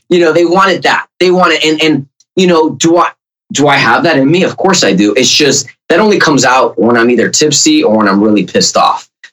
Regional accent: Spain; mind you, I'm European, you know, I'm from Spain. So I lived in Spain for 8.5, almost 9 years. You know, I was brought up on wearing certain types.

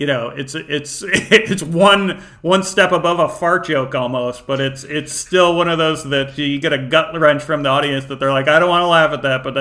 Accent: Chicago, Illinois, United States; I grew up in Chicago, so Siskel and Ebert were big even

